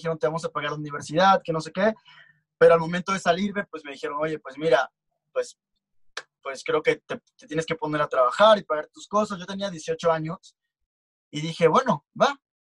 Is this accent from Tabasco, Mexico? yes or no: yes; Comalcalco, Tabasco, Mexico; yo soy de Tabasco. Soy de un pequeño pueblito llamado Comalcalco.